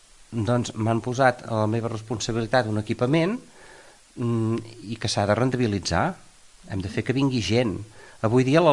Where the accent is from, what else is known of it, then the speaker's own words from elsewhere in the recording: Puig-reig, Catalonia, Spain; jo vaig treballar 10 anys a Porreig, que és on visc, que és el meu poble